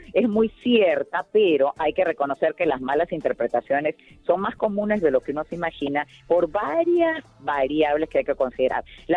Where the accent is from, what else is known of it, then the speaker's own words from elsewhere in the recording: Peru; also born or lived in Cuba; yo soy peruana de corazón porque yo nací en Cuba, de madre cubana y de padre peruano, pero me llevaron al Perú al año, entonces por eso hablo como peruana, pero me río como cubana y bailo como cubana también.